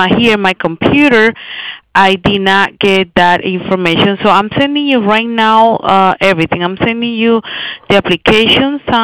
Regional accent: Colombia; English is a second language; And original, I'm from Colombia also as well.

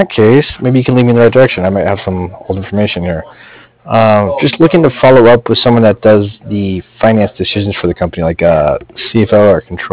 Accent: Colorado, United States; Right. Well, I grew up in Colorado, actually.

